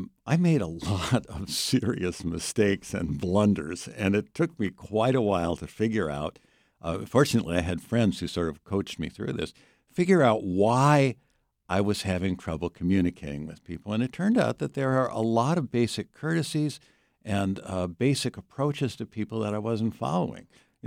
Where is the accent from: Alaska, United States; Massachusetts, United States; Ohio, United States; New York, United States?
Alaska, United States; Even though I came from Alaska myself, and I should have known better